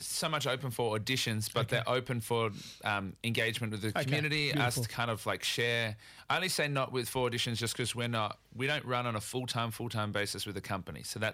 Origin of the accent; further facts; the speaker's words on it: Queensland, Australia; Oh, no, I'm a Queenslander.